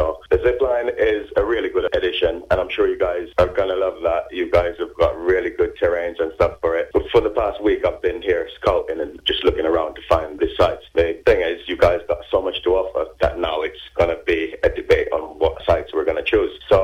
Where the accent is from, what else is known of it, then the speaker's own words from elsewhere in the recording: Jamaica; I'm originally from Jamaica, and I would have done loads of that in Jamaica.